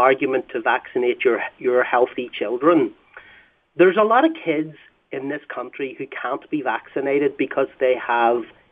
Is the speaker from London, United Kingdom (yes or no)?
no; Northern Ireland, United Kingdom; It's actually Northern Ireland